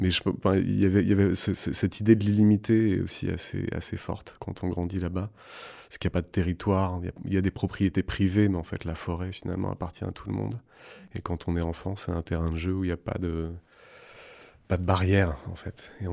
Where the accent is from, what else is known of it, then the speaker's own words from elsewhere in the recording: Nouvelle-Aquitaine, France; j'ai grandi en Creuse, un tout petit village, où il y avait 10 habitants au milieu de la forêt.